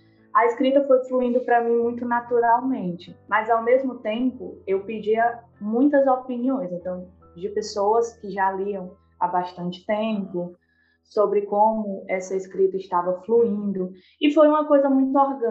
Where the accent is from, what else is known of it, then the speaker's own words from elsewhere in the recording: Jaguaruana, Ceará, Brazil; now in Fortaleza, Brazil; Eu falo agora, neste momento, de Fortaleza, mas eu sou de Jaguaruana, interior do Ceará. Eu tenho 23 anos.